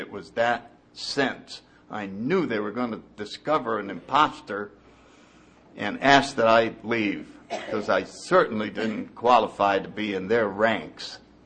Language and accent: English; New Haven, Connecticut, United States; And I grew up in New Haven, Connecticut in 1931.